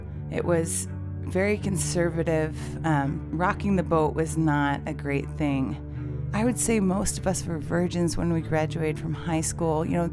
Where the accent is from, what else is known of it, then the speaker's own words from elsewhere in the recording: Bellevue, Washington, United States; I grew up in Bellevue. I went to Bellevue Christian.